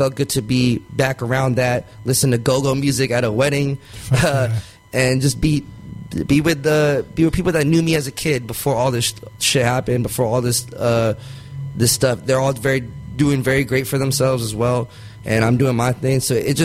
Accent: Philippines; also born or lived in United States; And even in like I'm Filipino but also American, like even those type of things.

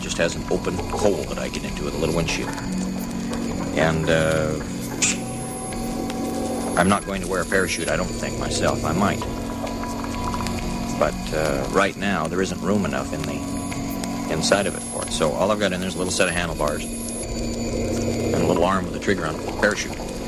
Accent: Butte, Montana, United States; I saw a daredevil one time in my hometown of Butte, Montana, performing and driving a car.

